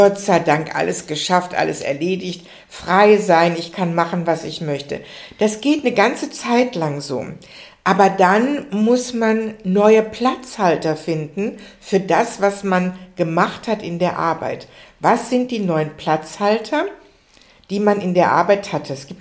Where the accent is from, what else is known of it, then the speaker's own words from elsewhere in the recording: Dortmund, North Rhine-Westphalia, Germany; born there; now in Munich, Germany; Ich bin in Dortmund geboren und BVB-Fan und jetzt arbeite ich bei BMW in München